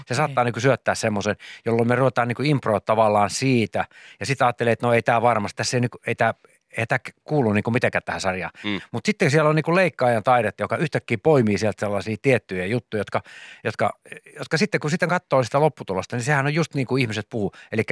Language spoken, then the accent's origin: Finnish; Savonlinna, South Savo, Finland; mä oon Savonlinnasta, mä oon kalastanut ikäni siellä niin kuin pienestä asti.